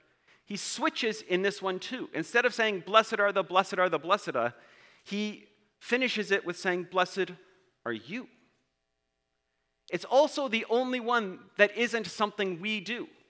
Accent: Edmonton, Alberta, Canada; because I'm from Edmonton.

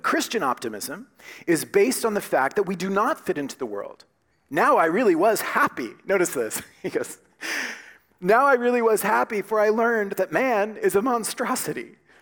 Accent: United States; Amazing thing about Canada, as an American, I was looking for a place to pay

